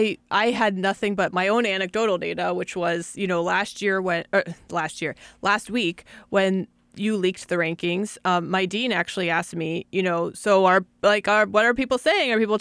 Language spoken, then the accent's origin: English; Virginia, United States; I grew up in Virginia. I knew UVA was a great school